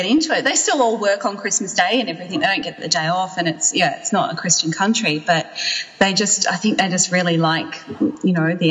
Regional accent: Melbourne, Victoria, Australia; now in Dubai, United Arab Emirates; I'm from Melbourne and my husband's from Sydney.

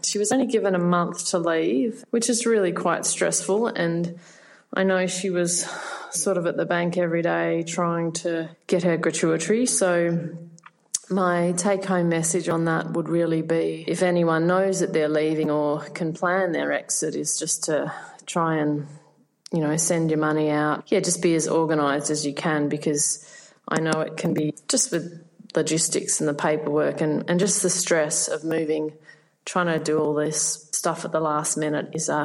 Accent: Australia; also born or lived in Oman; now in Braga, Portugal; I am an Australian expat. I'm currently living in Braga in Portugal, and I've been here for 6 months. And previous to that, I lived in Oman in the Middle East for 4 years.

